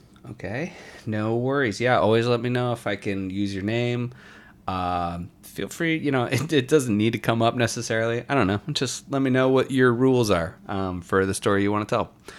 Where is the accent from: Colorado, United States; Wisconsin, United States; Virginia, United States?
Virginia, United States; Warrenton; My hometown of Warrenton, Virginia is like one of the weirdest